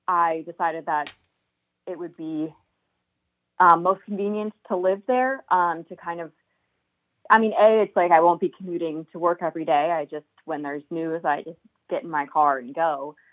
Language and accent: English; Chicago, Illinois, United States; now in Fond du Lac, United States; No, yeah, I'm not from Fond du Lac. I'm actually from Chicago area. I decided to live in Fond du Lac when I was, you know, applying for this job.